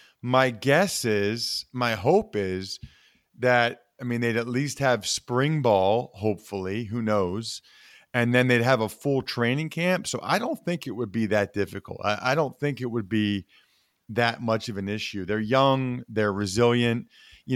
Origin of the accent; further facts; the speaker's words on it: Pennsylvania, United States; Like I grew up a Penn State fan. I'm from Pennsylvania.